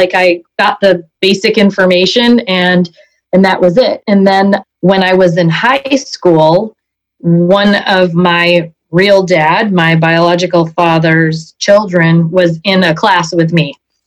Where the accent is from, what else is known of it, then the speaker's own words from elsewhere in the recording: New York, United States; I'm 54 and I'm from Central New York.